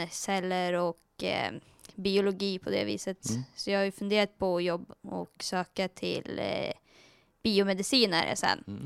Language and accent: Swedish; Västerås, Västmanland County, Sweden; Jag är från Västerås och tränade med min mamma där tills jag var 14.